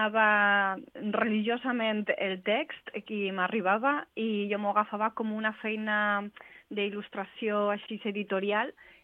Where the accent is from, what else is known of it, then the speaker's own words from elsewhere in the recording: Valencian Community, Spain; born there; now in Mallorca, Spain; jo soc valenciana de naixement, bueno, família asturiana, i ara ja fa com quasi 20 anys que estic a Mallorca.